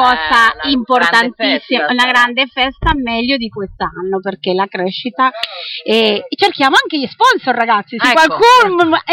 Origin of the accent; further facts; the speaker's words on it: Spain; now in Italy; io essendo spagnola, scopro ogni giorno un posto, una cosa bellissima